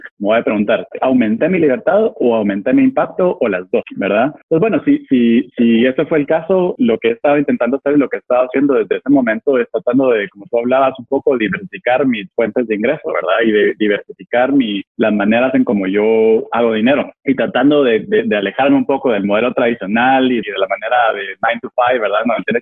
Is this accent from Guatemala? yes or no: yes; Guatemala; moved away as an adult; now in United States; yo soy originalmente de Guatemala, vine a vivir a Estados Unidos aquí cuando vine a la universidad